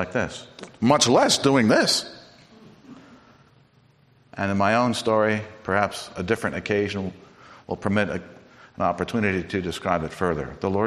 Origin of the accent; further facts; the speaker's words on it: New England, United States; I grew up in New England, Congregationalism.